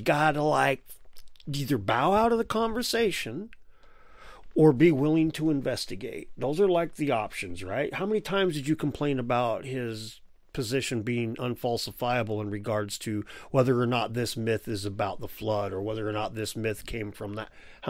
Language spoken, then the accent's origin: English; United States; Now, I'm an American that worked construction, so meters are foreign to me.